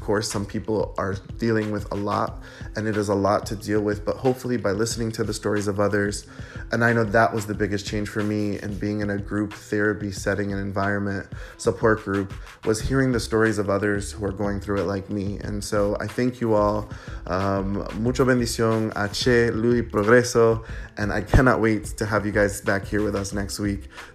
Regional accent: East Coast, United States; now in Chicago, United States; I grew up on the East Coast. I now am living in the beautiful city of Chicago, Illinois.

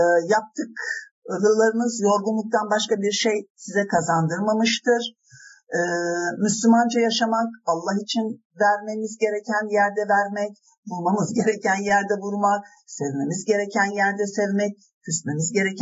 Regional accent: Malatya, Turkey; ben Malatyalıyım diye söylemiştik ya demin

